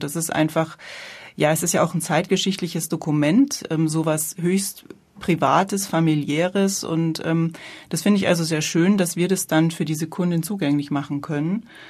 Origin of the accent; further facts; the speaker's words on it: Munich, Bavaria, Germany; Ich komme aus München. Zumindest an Jahren bin ich nicht mehr ganz so jung, habe jetzt auch schon eine 5 vorne dran stehen